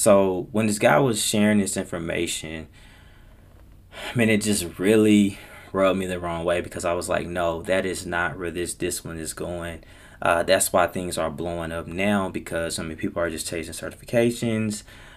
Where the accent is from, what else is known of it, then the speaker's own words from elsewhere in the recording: Pine Bluff, Arkansas, United States; Look, I grew up in Pine Bluff. I went to Pine Bluff High.